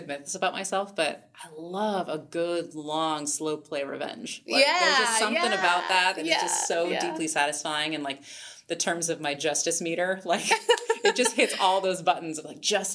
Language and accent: English; Pacific Northwest, United States; We, growing up in the Northwest and like the, I mean, we have incredible nature